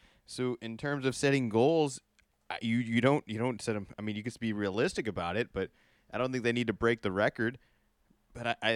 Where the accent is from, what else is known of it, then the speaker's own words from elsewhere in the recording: East Coast, United States; And then my friends I grew up with on the East Coast, they do.